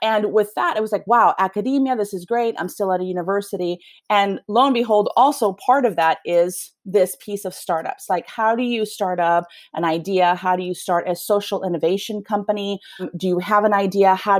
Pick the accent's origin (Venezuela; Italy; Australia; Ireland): Venezuela; myself as a Latina, I'm originally from Venezuela and Italian.